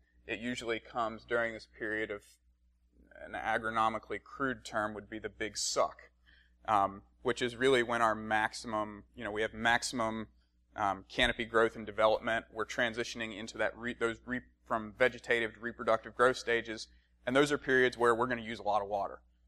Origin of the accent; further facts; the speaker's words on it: North Carolina, United States; growing up in North Carolina, you're always, when you go down to the low country, you see a lot of cucurbit production.